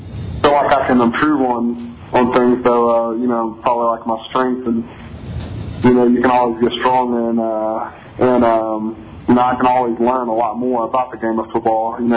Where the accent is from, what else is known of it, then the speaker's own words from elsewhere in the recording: Columbus, Mississippi, United States; I watched it in my hometown in Columbus, Columbus, Mississippi